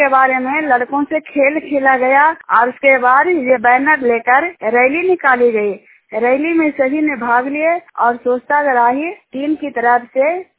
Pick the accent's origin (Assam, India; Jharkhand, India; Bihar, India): Bihar, India; नालंदा जिला का रहने वाली हूँ।